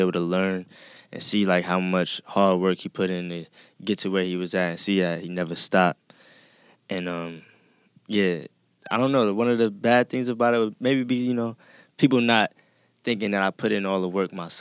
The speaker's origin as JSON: {"language": "English", "region": "West Coast", "country": "United States", "tie": "born or raised there", "said": "But then also, like, I have a lot of influence being like growing up in the West Coast and just like their beats and their wave that they have."}